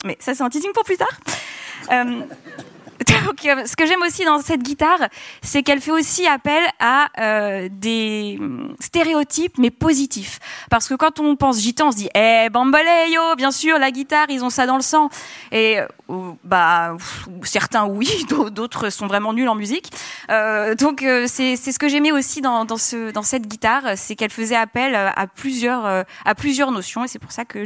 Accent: France; On est français

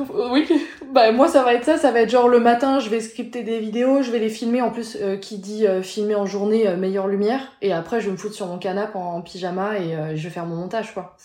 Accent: Strasbourg, Grand Est, France; Je suis de Strasbourg, j'étudiais à Paris, j'étudiais le journalisme

